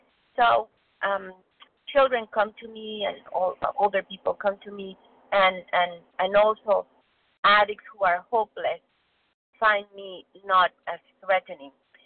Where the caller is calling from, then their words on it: Mexico; I was born in Mexico, but I'm calling from Boston.